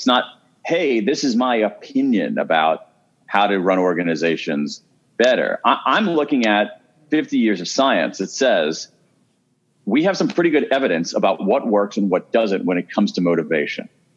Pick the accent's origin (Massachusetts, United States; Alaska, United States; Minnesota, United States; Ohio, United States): Ohio, United States; Columbus; born or raised there